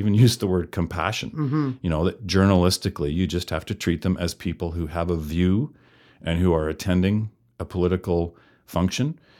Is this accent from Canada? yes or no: yes; Canada; I said, well, I'm a journalist. I'm from Canada.